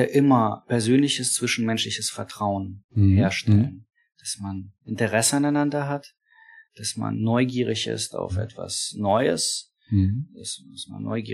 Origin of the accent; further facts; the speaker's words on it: Ukraine; Ich komme aus der Ukraine, bin sozialisiert mit vielem aus der Sowjetunion